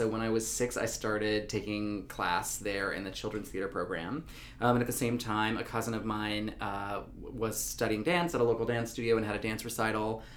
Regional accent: North Carolina, United States; Yeah, I mean, I'm from North Carolina and near Asheville.

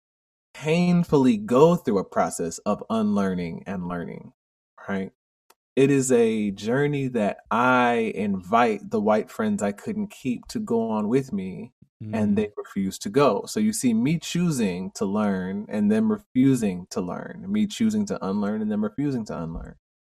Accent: Jamaica; Yes, exactly. Right. Yeah. And I was a kid, you know, I was like in second grade or something when I said that.

